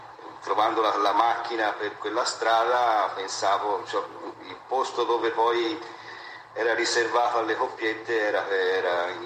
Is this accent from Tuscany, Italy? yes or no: yes; Florence, Tuscany, Italy; born there